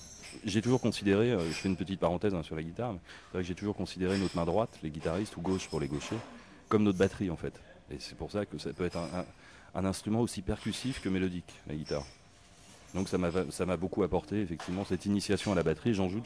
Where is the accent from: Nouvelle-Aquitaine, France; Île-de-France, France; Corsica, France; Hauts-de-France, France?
Île-de-France, France; Paris; Bien, je viens de Paris.